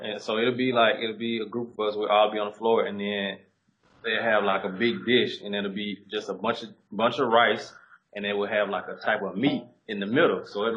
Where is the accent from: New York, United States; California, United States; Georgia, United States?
Georgia, United States; Cordelia; born there; So, I was born in Cordelia, Georgia, which is maybe 2 hours south of Atlanta. A real small country town, not a lot of opportunities.